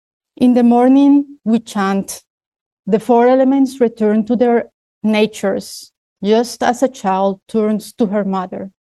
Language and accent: English; Montreal, Quebec, Canada; I come from Montreal, Quebec, Canada